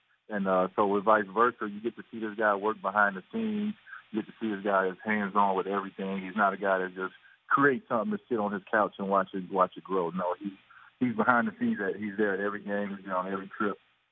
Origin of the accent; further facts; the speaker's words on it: Houston, Texas, United States; I'm from Houston, Texas, so I grew up watching Clyde when he was a college player